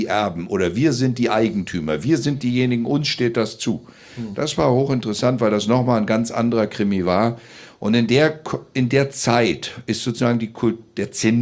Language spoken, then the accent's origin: German; Thuringia, Germany; als Thüringer